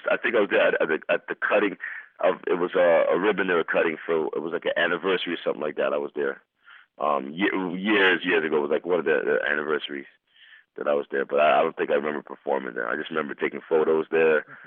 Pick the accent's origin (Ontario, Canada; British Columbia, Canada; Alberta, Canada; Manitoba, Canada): Ontario, Canada; Toronto; and you're born and raised in Toronto